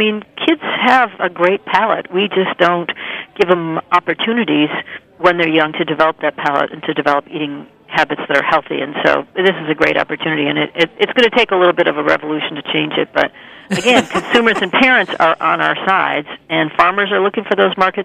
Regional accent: Minnesota, United States; Interestingly, I grew up in Minnesota, and my grandparents were all Scandinavian immigrants, so I somehow had it in my blood.

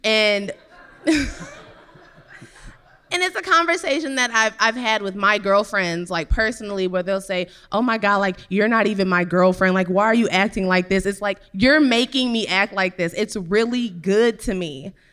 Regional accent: Richmond, California, United States; now in Vallejo, United States; Yeah, I'm from Richmond. Live in Vallejo.

